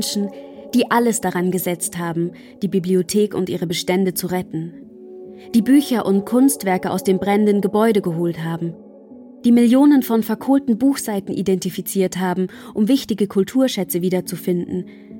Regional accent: Schönbrunn, Germany; Ich hatte eine ganz tolle Deutschlehrerin und die hat mich mit ihrer Faszination für Weimar angesteckt. Für mich im kleinen ländlichen Schönbrunn war Weimar deshalb wirklich ein richtiger Sehnsuchtsort.

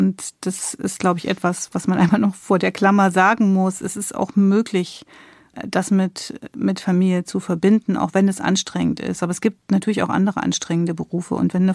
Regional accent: Germany; jetzt bin ich ja in der DDR groß geworden

